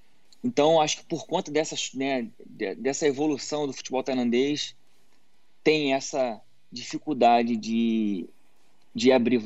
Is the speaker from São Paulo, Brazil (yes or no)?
no; Rio de Janeiro, Brazil; no Rio, que eu sou carioca, e eu já rodei muitos clubes no Rio